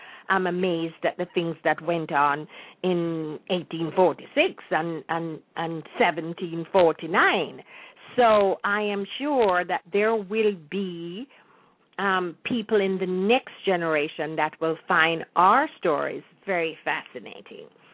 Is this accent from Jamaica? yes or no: yes; Jamaica; now in United States; what life was like when I was growing up in Jamaica, the years I had there. I've spent more time here in the United States than I did there.